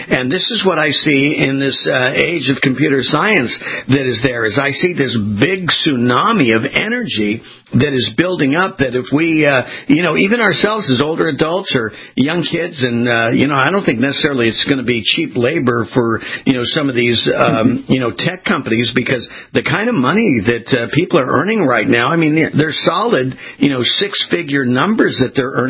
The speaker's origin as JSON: {"language": "English", "region": "West Coast", "country": "United States", "said": "I came from the West Coast, so I use the surfing analysis."}